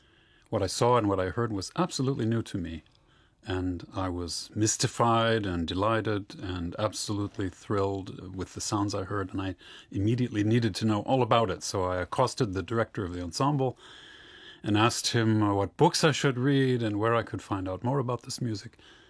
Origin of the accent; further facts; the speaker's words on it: United States; growing up in the States, we had this feeling that everything was happening in Europe.